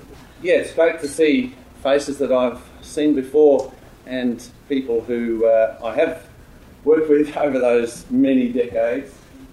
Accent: Perth, Western Australia, Australia; But I'm from Perth, the Swan River colony, home of the Black Swan.

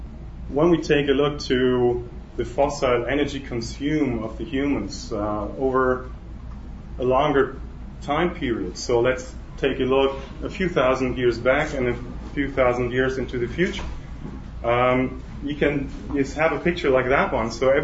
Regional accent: Germany; moved away as an adult; now in Austria; I'm a German. I grew up in Germany. The last 12 years I've lived in Austria.

